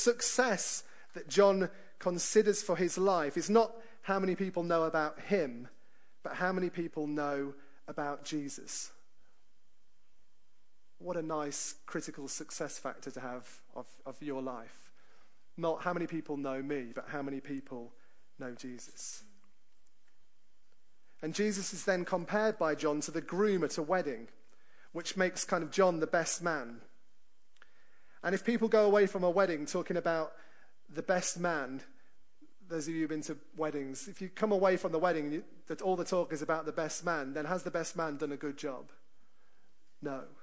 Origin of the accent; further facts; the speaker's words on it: United Kingdom; of course we're British, most of us